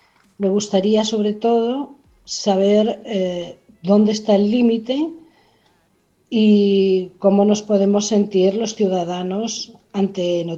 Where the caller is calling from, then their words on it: Barcelona, Catalonia, Spain; de Barcelona.